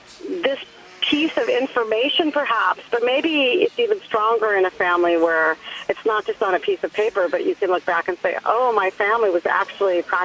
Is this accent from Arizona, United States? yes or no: no; California, United States; And I was raised in Orange County, but visiting them all the time and around a very New Mexican family.